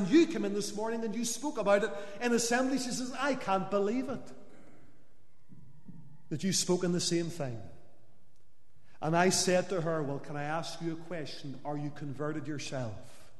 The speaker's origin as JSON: {"language": "English", "town": "Lisburn", "region": "Northern Ireland", "country": "United Kingdom", "tie": "born or raised there", "said": "Whenever I was a young lad growing up in Lisburn"}